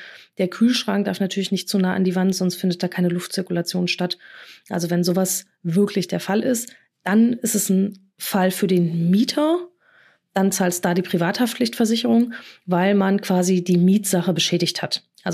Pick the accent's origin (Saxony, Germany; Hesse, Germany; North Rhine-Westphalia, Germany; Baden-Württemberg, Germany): North Rhine-Westphalia, Germany; ich komme aus NRW oder hier Hamburg